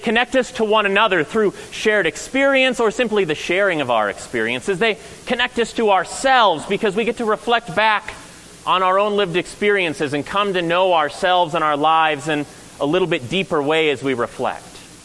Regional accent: Tennessee, United States; I grew up in Tennessee, and I spent a lot of summer evenings out at Opryland listening to … play their tunes.

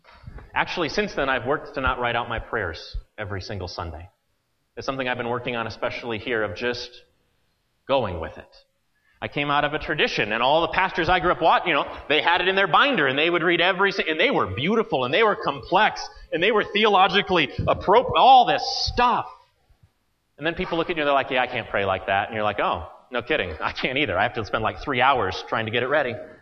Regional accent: Denver, Colorado, United States; And the first was when someone says, where are you from? I said, oh, I'm from Denver.

